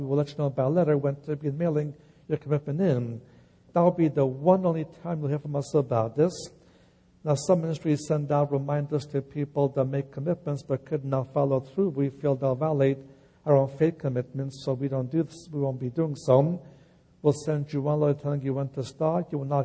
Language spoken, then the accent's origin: English; Brooklyn, New York, United States; So I grew up in the Jewish neighborhood in New York, the Brooklyn section of New York.